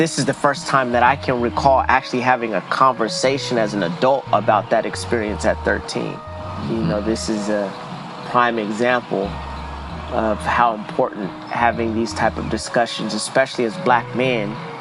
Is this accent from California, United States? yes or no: yes; San Diego, California, United States; You know, growing up in San Diego, gun violence, especially, and I'm a 1979 baby, but I guess you can throw that into the 1980s, baby.